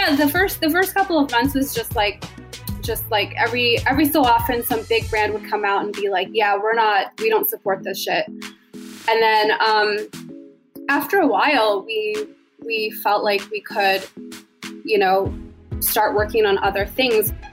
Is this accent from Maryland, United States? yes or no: yes; Maryland, United States; We're both originally from Maryland.